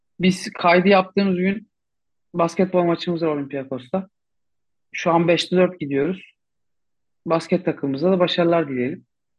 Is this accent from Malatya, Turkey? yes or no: no; Fatih, Istanbul, Turkey; ben doğma büyüme Fatihliyim.